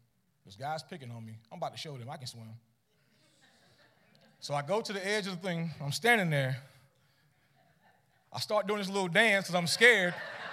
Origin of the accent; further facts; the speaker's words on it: United States; I grew up in Polk County, played basketball in high school, was one of my big things.